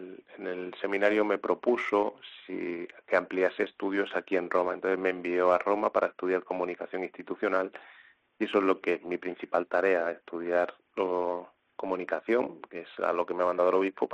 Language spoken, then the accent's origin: Spanish; Extremadura, Spain; Bueno, es la tierra que me ha visto nacer, es la tierra donde he crecido, donde he podido compartir pues esos primeros momentos, mi familia, mis amigos, mis hermanos, es respirar aire puro.